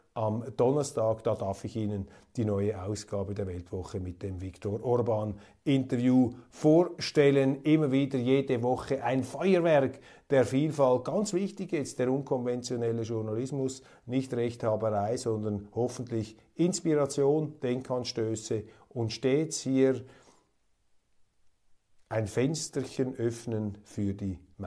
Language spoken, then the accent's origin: German; Switzerland; Timo Meier, einer jener Stars in Übersee, auf die wir stolz sein dürfen als Schweizer.